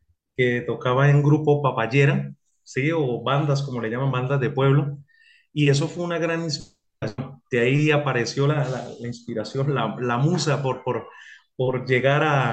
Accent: Cúcuta, Norte de Santander, Colombia; Soy Cúcuta. Cucuteño, sí señor, soy cucuteño, sí, desde lo que es la ciudad ya.

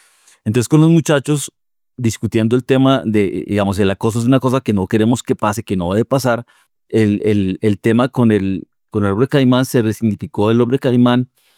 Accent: Colombia

